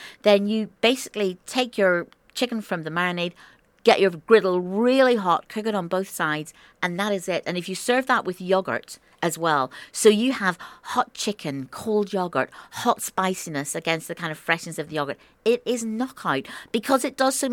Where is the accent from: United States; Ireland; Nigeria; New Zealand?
Ireland; in the 1970s, which is when I was kind of growing up in Ireland